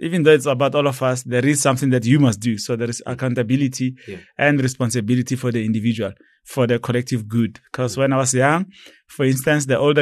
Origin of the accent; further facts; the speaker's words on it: Hammanskraal, Gauteng, South Africa; I grew up in Hammanskraal, I mean, in a rural setting in a village called Suruman. That's where I grew up in.